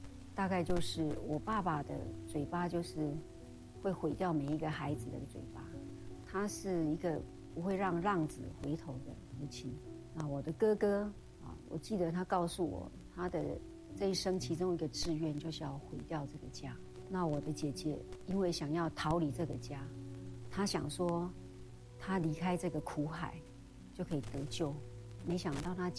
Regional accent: Yunlin County, Taiwan; 我生在云林，

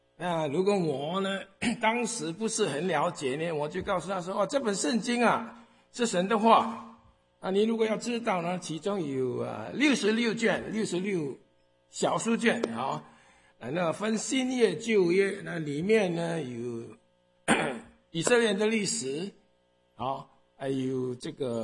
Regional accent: United States; Chinese is a second language; 我是华侨哦，莱阳华侨，在美国那学习长大，所以我的中文不是很行

